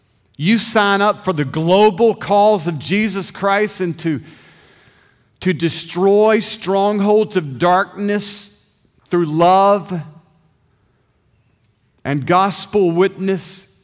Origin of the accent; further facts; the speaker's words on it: Augusta, Georgia, United States; When I was a boy growing up in Augusta, Georgia, on Monday night, ever so often, man, we'd get a group of guys and we'd go over to the Bell Auditorium in Augusta.